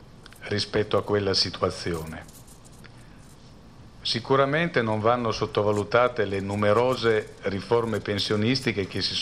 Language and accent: Italian; Turin, Piedmont, Italy; anche perché sono torinese, quindi c'era in qualche modo una vocazione naturale.